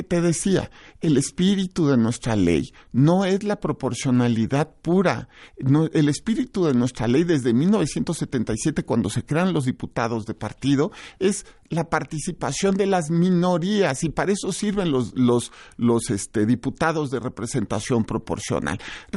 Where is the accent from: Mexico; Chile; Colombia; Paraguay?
Mexico; nosotros somos jueces mexicanos